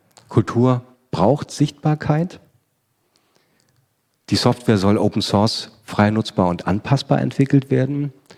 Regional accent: Berlin, Germany; also ich als Berliner habe das Thema nicht ganz so

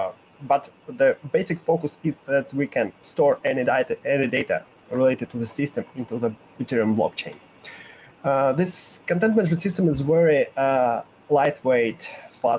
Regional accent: Moscow, Russia; I'm from Moscow, Russia

